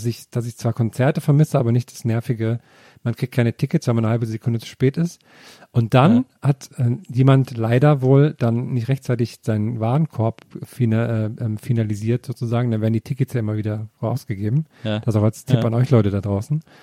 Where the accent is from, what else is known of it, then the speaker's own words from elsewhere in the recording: Thuringia, Germany; So viel zu meiner Kindheit in Thüringen.